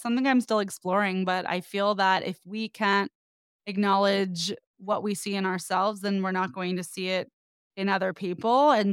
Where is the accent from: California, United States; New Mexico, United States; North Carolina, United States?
California, United States; now in Los Angeles, United States; No, I'm from the Bay. I've been in LA a long time now from USC Theater School and beyond.